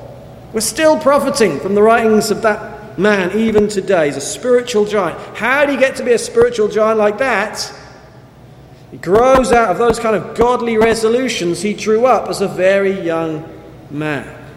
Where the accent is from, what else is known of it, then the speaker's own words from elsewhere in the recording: New Haven, Connecticut, United States; I come from New Haven. We've got a college there named after him.